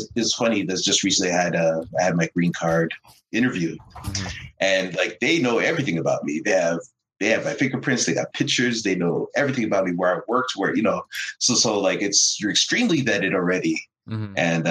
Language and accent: English; Canada; I'm from Canada.